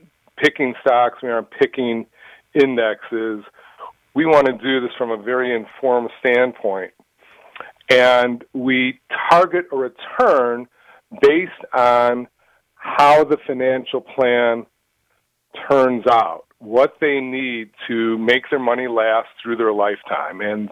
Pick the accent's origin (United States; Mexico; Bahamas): United States; Highland Park, Illinois; Yes, I grew up in Highland Park, and I live in Deerfield. So about 3 miles away from each other.